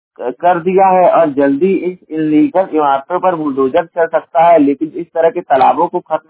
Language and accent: Hindi; Jaunpur, Uttar Pradesh, India; और मैं उत्तर प्रदेश के जौनपुर जिले का निवासी हूँ।